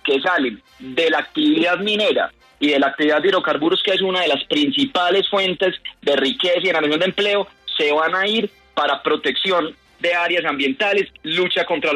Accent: Medellín, Antioquia, Colombia; yo nací, me crié, estudié en Medellín. Viví en Medellín por cerca de 20 años, soy de familia antioqueña tanto por el lado paterno como por el lado materno. Mis papás viven en Medellín.

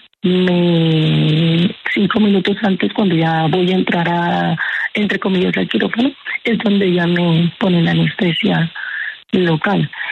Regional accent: Barranquilla, Atlántico, Colombia; De Barranquilla.

